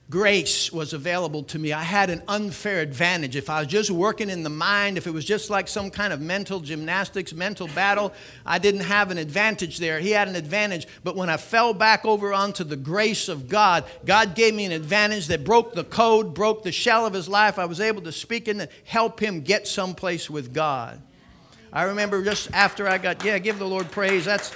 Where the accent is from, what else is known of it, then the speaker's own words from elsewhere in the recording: Micanopy, Florida, United States; You know, and I'm from Micanopy, and sharing the gospel.